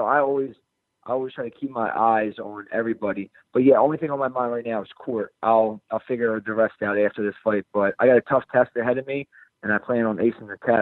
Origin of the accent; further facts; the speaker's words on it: Philadelphia, Pennsylvania, United States; So I'm from Northeast Philly.